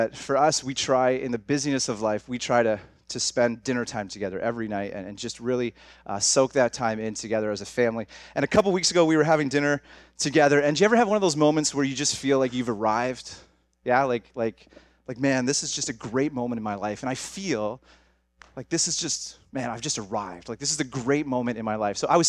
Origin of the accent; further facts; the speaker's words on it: Hamilton, Ontario, Canada; I grew up here in Hamilton. Just down the street, actually, off Aberdeen, if you guys know the area. Went to school here at McMaster